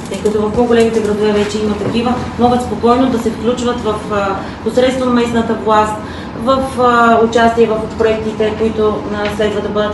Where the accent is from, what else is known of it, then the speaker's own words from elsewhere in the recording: Varna, Varna Province, Bulgaria; от Варна съм.